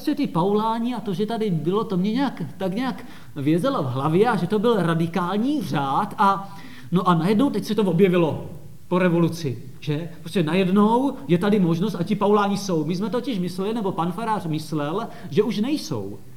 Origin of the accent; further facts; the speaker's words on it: Soběšice, South Moravian Region, Czechia; A taky protože jsem od malička vyrůstal tady, já jsem ze Soběšic, takže to je 7 kilometrů odsud